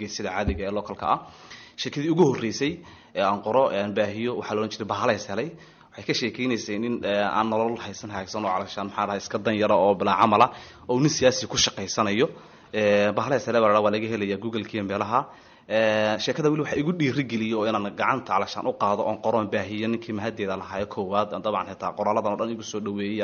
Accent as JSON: {"language": "Somali", "town": "Hargeisa", "region": "Woqooyi Galbeed", "country": "Somalia", "tie": "born or raised there", "also_born_or_lived": "Uganda", "moved": "as an adult", "said": "hargeys aan ku dhashay dabeetana wax ku bartay ilaa iyo dugsigii hoose sare dhexe ilaa jaamacaddii koowaad"}